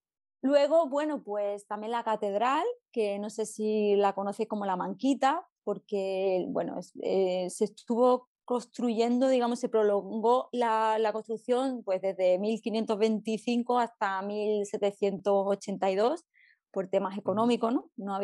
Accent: Málaga, Andalusia, Spain; Pues claro, sí, sí. Bueno, pues soy boquerona, malagueña, de aquí de Andalucía.

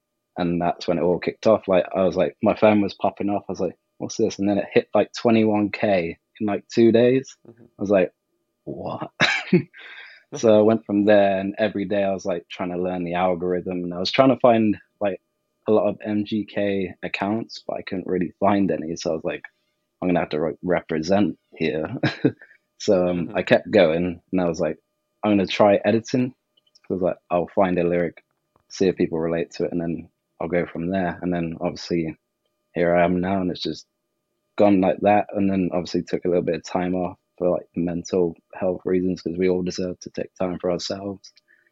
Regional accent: South West England, United Kingdom; because I'm from Southwest England.

